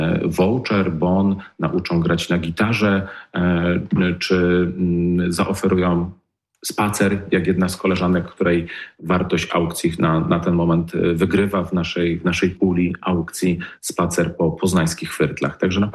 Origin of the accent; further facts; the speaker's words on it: Jarocin, Greater Poland Voivodeship, Poland; Zresztą pochodzę z Jarocina